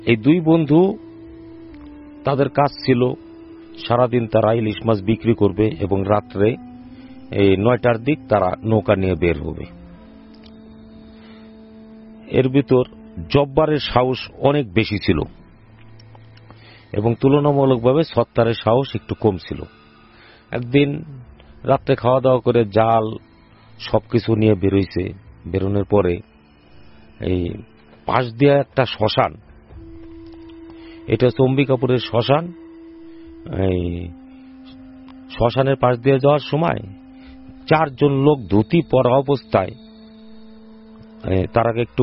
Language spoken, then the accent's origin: Bangla; Faridpur, Dhaka Division, Bangladesh; আমার বাড়ি ফরিদপুর টাপাখোলা লেকপার।